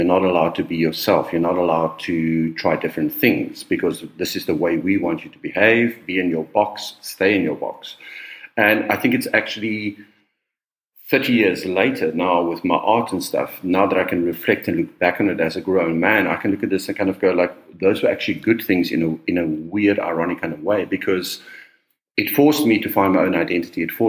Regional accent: South Africa; growing up in South Africa in the sort of 70s and 80s

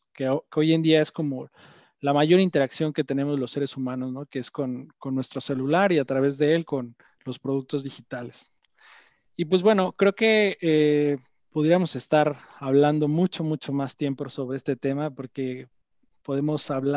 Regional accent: Mexico; yo soy de México

